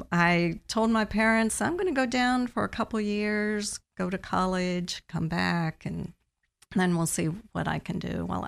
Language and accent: English; Columbus, Ohio, United States; Well, I was born and raised in Columbus, Ohio.